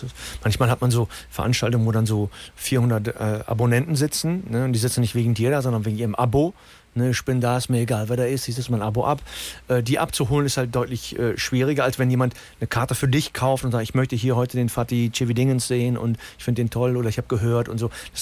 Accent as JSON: {"language": "German", "town": "Cologne", "region": "North Rhine-Westphalia", "country": "Germany", "tie": "born or raised there", "said": "ich bin in Nippes aufgewachsen"}